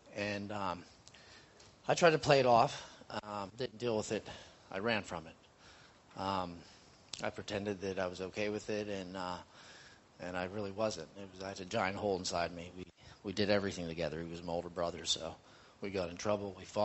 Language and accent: English; Pennsylvania, United States; I'm 41 years old, and I'm from Pennsylvania.